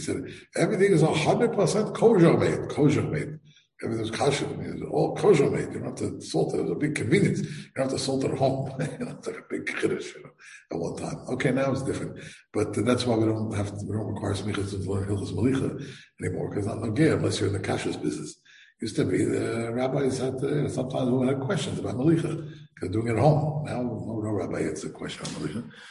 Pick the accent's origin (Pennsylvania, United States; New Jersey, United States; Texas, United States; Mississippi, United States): New Jersey, United States; Teaneck; when I was a kid, I grew up in Teaneck. So at that time, Teaneck was nothing.